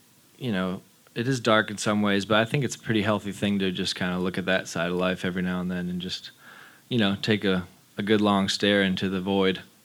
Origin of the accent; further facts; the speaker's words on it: Michigan, United States; Yeah, a lot of my childhood, and we're from Michigan originally.